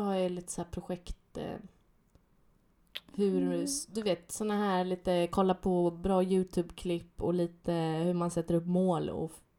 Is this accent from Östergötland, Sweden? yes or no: yes; Kisa, Östergötland, Sweden; och jag kommer ju från Kisa som är 5 000.